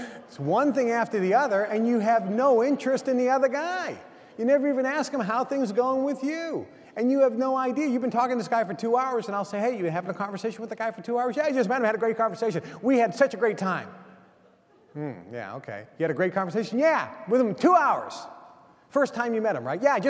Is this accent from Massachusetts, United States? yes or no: yes; Lynn, Massachusetts, United States; I grew up in Lynn, Massachusetts. I went to high school.